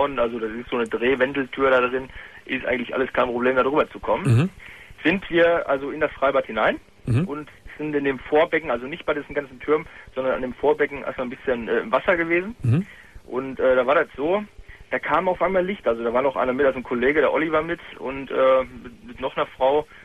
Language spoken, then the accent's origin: German; North Rhine-Westphalia, Germany; Ich komme aus dem Ruhrgebiet.